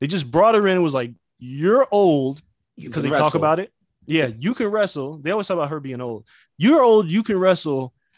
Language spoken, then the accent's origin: English; New York, United States; I'm from New York. I don't understand none of this gang shit.